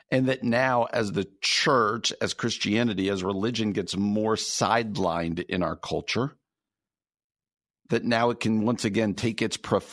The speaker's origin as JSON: {"language": "English", "country": "United States", "said": "Mainstream American culture, which I love being an American, don't get me wrong"}